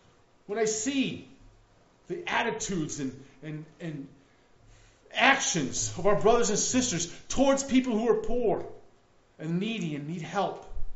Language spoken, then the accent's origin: English; United States; I'm as American as anybody, really. I mean, look at me, blonde hair, blue eyes, 6'3". I'm American, right?